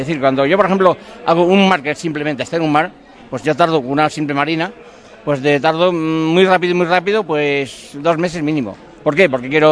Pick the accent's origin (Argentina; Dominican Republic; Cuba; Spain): Spain; Galicia; cuando hablo del norte, de Galicia, de mi tierra, que es maravillosa